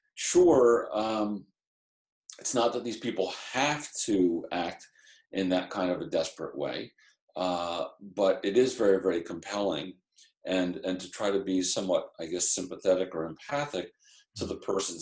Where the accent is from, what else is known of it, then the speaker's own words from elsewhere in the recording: New York, United States; And as a New Yorker, I don't in any way find it inappropriate to express emotions